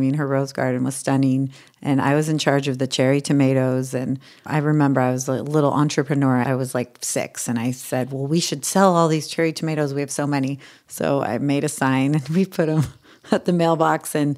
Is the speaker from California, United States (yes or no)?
yes; Ojai, California, United States; Well, the first thing that I think about is growing up in Ojai, California. It's a really small town nestled in the mountains in a valley